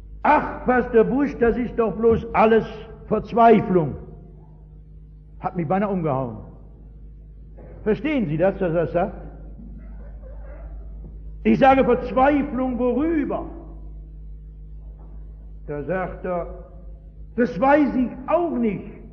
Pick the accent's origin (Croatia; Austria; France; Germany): Germany; Essen, North Rhine-Westphalia